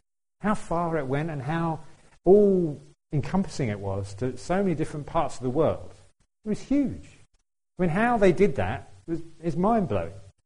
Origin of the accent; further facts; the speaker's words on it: United Kingdom; And as British people, we still like to think we rule the world, but we don't.